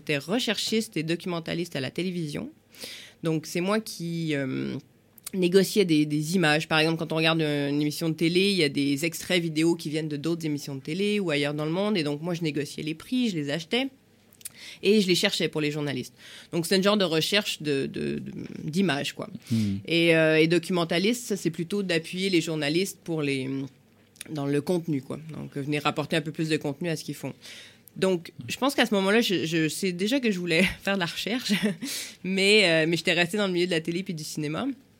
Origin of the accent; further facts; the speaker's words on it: Quebec, Canada; j'ai fait mon cursus donc au Québec, je suis québécoise